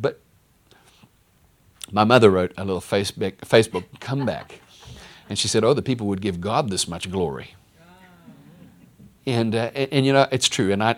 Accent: South Africa; tell everybody that I'm South African

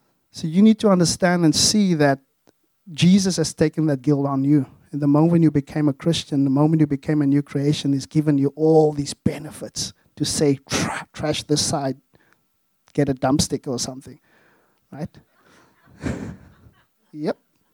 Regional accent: South Africa; I grew up in South Africa.

